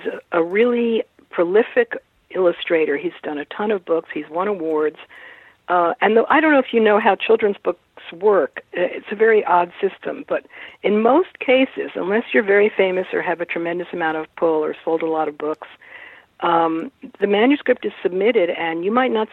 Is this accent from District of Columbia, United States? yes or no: yes; Washington, District of Columbia, United States; I grew up in a very left family, and I grew up in Southeast Washington, D.C.